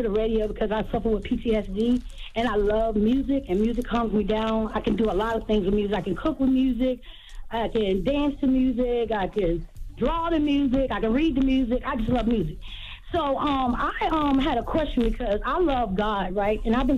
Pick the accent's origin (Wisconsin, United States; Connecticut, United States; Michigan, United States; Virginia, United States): Virginia, United States; Hampton; I'm from Hampton, Virginia.